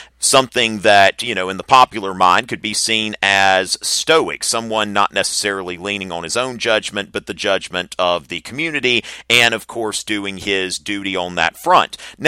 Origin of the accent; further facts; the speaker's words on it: the South, United States; as of course I grew up in the South in the 1980s, 1990s.